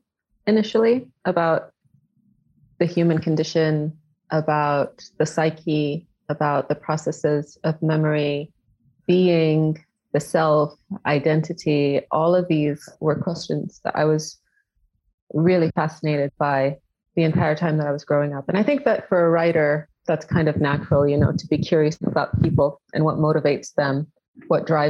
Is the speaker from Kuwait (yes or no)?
yes; Kuwait; Growing up in Kuwait as well, the liberal arts, the creative industry wasn't really something to be seen as a career option.